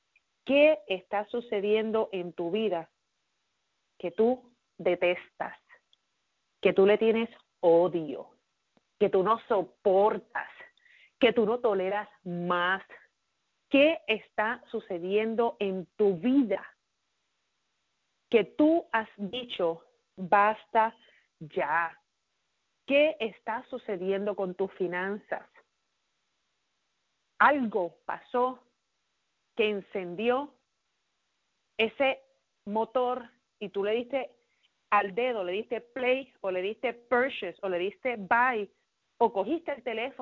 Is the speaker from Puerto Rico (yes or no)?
yes; Puerto Rico; moved away as an adult; also born or lived in New York; now in United States; yo me mudé de Puerto Rico buscando esa libertad y buscando esos mejores beneficios, buscando esos mejores trabajos.